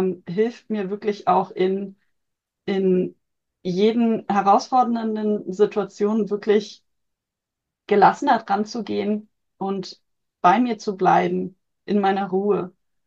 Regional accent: Föhr, Schleswig-Holstein, Germany; ich bin Familien- und Hochzeitsfotografin auf der Nordseeinsel Föhr, in meiner Heimat. Ich bin Mama von zwei Kindern

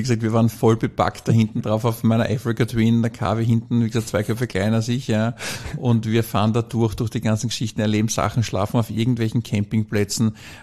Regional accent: Vienna, Austria; also born or lived in Tyrol; Ich meine, ich bin ja Tiroler gebürtiger, aber ich bin dann schon in der Volksschule nach Wien gegangen und dann dort, wie gesagt, in dieser kleinen Atmosphäre quasi aufgewachsen.

